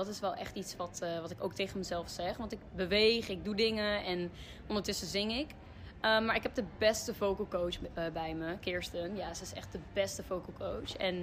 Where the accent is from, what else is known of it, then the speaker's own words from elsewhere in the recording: Netherlands; En eigenlijk mijn opa's en oma's zijn in Nederland gekomen. Ja. En daar is eigenlijk mijn hele familie eigenlijk opgegroeid. Mijn zus en broer zijn ook hier geboren in Nederland. Dus, maar we zijn volbloed Grieks.